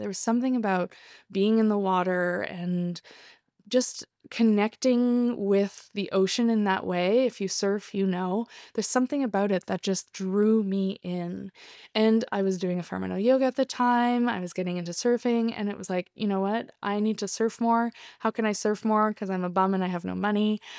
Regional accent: Ontario, Canada; moved away as an adult; also born or lived in British Columbia; Now, I left my hometown in Ontario when I was 18, and I moved to Whistler, British Columbia, which is a ski resort town just outside of Vancouver.

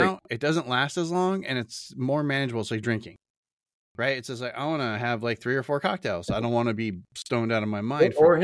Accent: West Coast, United States; But I'm from the West Coast, where, I mean, I'm you could not sell booze for 4 hours. That was 2 a.m. to 6 a.m. That was the law in California.

